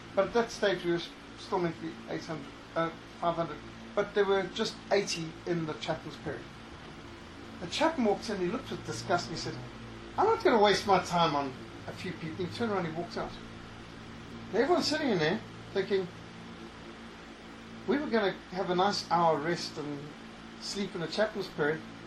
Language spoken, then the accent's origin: English; Zimbabwe; moved away; Now, where I grew up in Rhodesia, they would throw the wooden duster